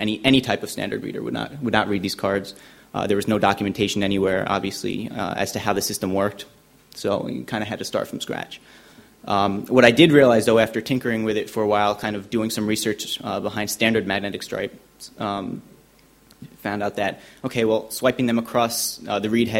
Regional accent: New York, United States; I'm from New York.

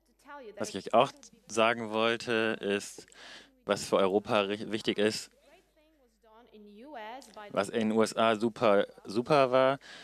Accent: Brussels, Brussels-Capital Region, Belgium; German is a second language; ich bin aus Brüssel, Belgien.

